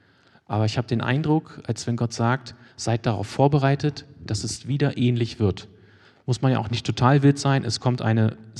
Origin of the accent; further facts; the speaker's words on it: Wolfenbüttel, Lower Saxony, Germany; so in Wolfenbüttel, wo ich aufgewachsen bin, da gibt es noch Freunde meiner Eltern